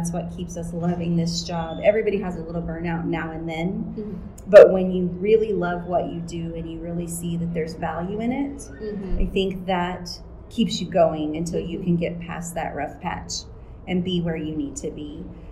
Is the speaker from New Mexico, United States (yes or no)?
yes; Carlsbad, New Mexico, United States; Okay, I am a native New Mexican. I grew up in Carlsbad. I was an Eddy County 4-H'er for all of the years that I could be an Eddy County 4-H'er.